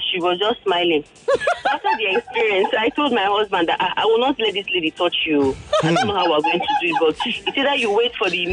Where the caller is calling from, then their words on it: Badagry, Lagos, Nigeria; I'm calling from Badere.